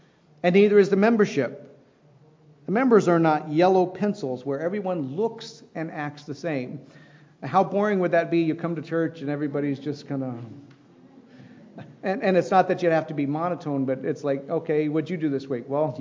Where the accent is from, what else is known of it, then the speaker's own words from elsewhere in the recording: Midwest, United States; now in California, United States; I grew up in the Midwest. I was different even from my brothers and sisters. So when I came to California, it was fit right in.